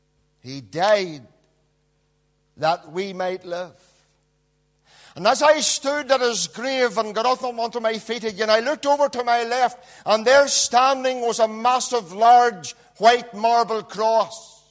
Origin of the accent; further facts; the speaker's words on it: Aughnacloy, Northern Ireland, United Kingdom; there lies a young soldier from my hometown of Auchnacloy who died just at the age of 21.